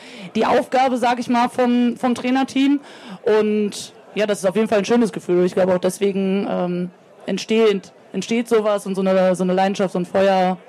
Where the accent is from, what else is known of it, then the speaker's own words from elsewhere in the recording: Bochum, North Rhine-Westphalia, Germany; Ja, also ich bin in Bochum aufgewachsen, bin immer noch Fan, war selber früher im Stadion als kleines Kind